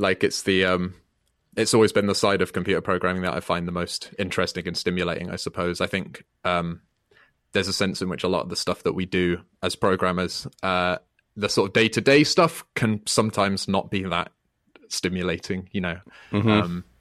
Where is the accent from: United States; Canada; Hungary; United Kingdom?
United Kingdom; I'm British